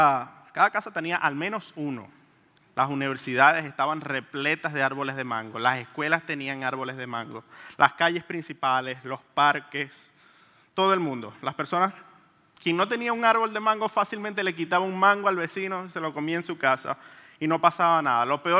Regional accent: Venezuela; De la ciudad de donde vengo, en Venezuela, hay árboles de mango por todos lados.

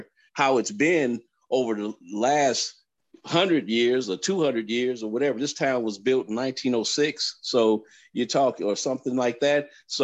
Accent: Compton, California, United States; it reminds me of growing up in Compton, you know, when you had the white flight

